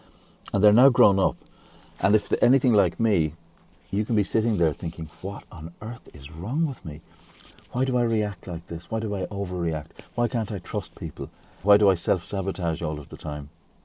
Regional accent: Ireland; And that comes, of course, from growing up in Ireland.

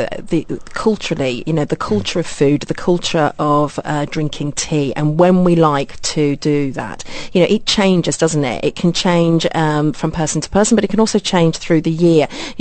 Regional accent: India; I hail from India

